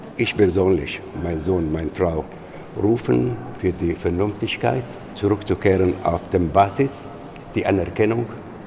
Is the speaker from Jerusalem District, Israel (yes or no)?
no; Haifa, Haifa District, Israel; Also ich bin ja Palästinenser, aber ich gehöre dem Staat Israel. Meine Heimat ist Haifa in Israel.